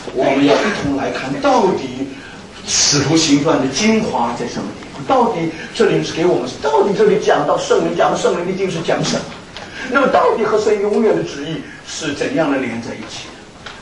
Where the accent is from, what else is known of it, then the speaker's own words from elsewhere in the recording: China; 今天我们要做见证说，这个能力我们中国人都看见了。